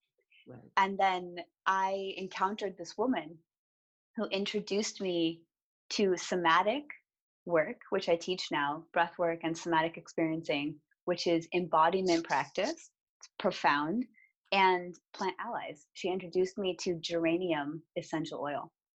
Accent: Hollywood, California, United States; I mean, I'm from Hollywood, California.

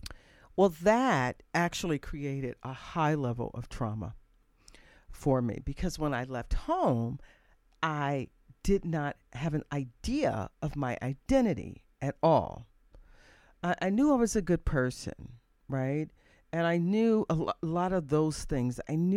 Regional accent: Chicago, Illinois, United States; I'm from Chicagoland area, and so is she

